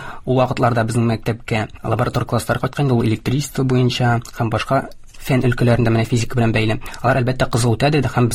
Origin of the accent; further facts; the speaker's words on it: Aktanysh, Tatarstan, Russia; moved away as an adult; now in Kazan, Russia; Мин Актанышта тудым, Актанышта үстем. Актанышта беренче башлангыч һәм урта гыйлемне алдым. Дөресрәк булыр инде, гомум урта белем бирү икенче мәктәбе дип әйтик. 2012 елда Казанга килдем.